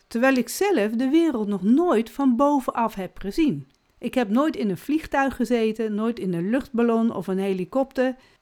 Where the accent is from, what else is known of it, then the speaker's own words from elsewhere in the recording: Almelo, Overijssel, Netherlands; born there; Ik ben in Almelo geboren. En ik weet dat ik daar geboren ben in een straat vlakbij de spoorwegovergang.